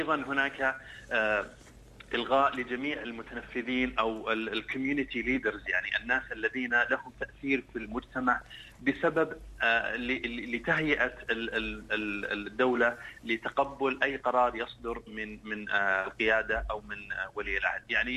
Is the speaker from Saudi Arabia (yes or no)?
yes; Saudi Arabia; وانا كشخص سعودي الاصل يعني اعرف انه مثلا هناك قديما كان في شيء اسمه ديوان المراقبه العامه